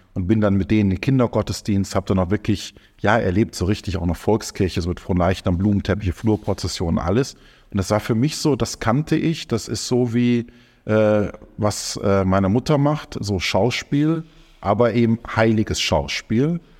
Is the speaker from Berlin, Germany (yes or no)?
no; Baden-Württemberg, Germany; also born or lived in Stuttgart / Hesse; Stuttgart geboren, dann aufgewachsen eben in Baden-Württemberg und dann auch vor allem Hessen. Und ich bin auch gar nicht von Haus aus katholisch